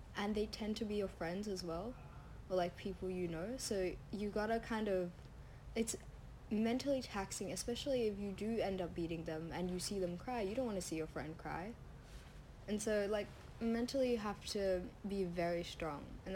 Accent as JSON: {"language": "English", "country": "Australia", "said": "Especially since I'm from Australia, I don't get much international experience."}